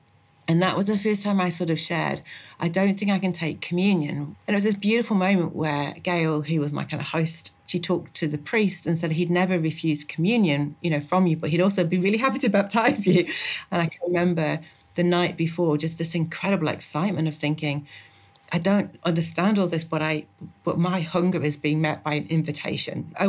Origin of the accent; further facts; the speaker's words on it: East Midlands, United Kingdom; I was brought up in England. So I was from a little village in Derbyshire in the Peak District, and didn't grow up going to church.